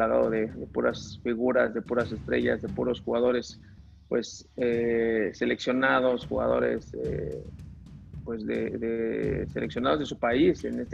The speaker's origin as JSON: {"language": "Spanish", "region": "Mexico City", "country": "Mexico", "tie": "born or raised there", "said": "yo soy de la Ciudad de México, de CDMX, cerca del aeropuerto, ahí en la colonia Aquiles Ordán. Ahí crecí yo, ahí nací."}